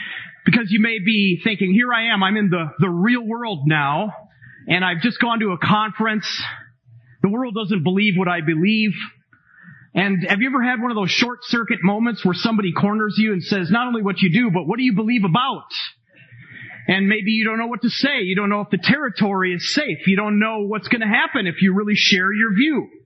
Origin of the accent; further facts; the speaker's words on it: Minnesota, United States; And so I'm from Minnesota